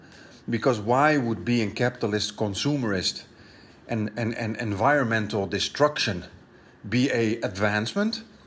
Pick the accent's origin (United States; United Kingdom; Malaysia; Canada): Malaysia; as a Malaysian society, I think one of the important aspects to always consider is where do certain kind of gestures come from